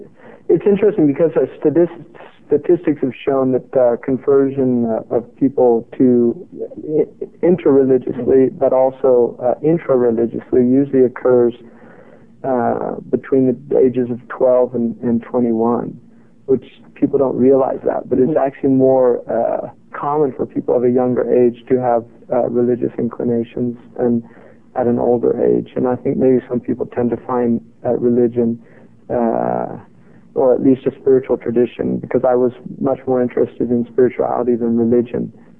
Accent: California, United States; Well, I'm originally from California.

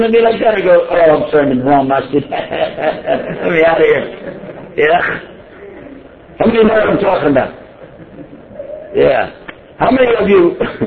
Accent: Texas, United States; Hey, what do you want, I'm from Texas. Don't mess with Texas.

